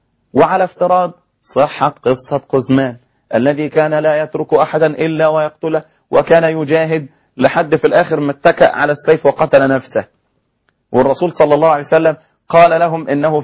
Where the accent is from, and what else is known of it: Egypt